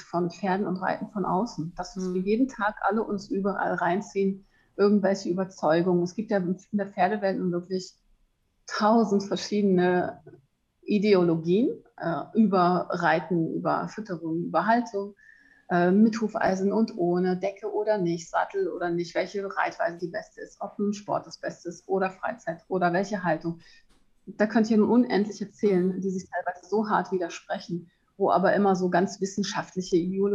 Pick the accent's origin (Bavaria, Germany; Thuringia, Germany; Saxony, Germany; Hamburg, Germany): Hamburg, Germany; Und ich bin in Hamburg aufgewachsen am Stadtrand